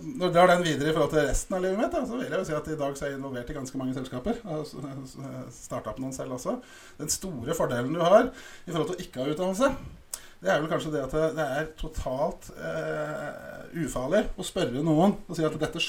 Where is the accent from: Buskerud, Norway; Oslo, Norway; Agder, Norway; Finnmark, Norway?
Buskerud, Norway; Drammen; Jeg er født i Drammen i 1970.